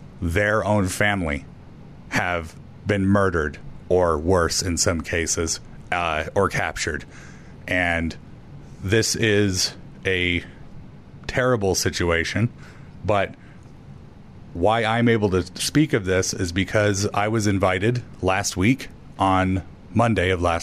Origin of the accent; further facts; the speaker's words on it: Franktown, United States; And I am a cowboy from Franktown.